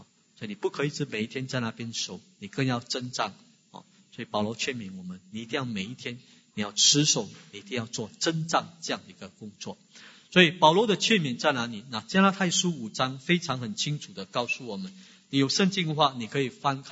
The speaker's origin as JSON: {"language": "Chinese", "region": "Fujian", "country": "China", "accent": "Fujianese", "said": "我们福建话讲了一句话，无声狗咬死人"}